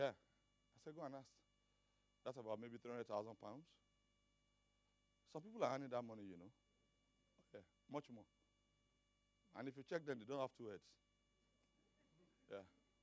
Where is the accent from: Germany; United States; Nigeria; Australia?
Nigeria; And I come from Nigeria.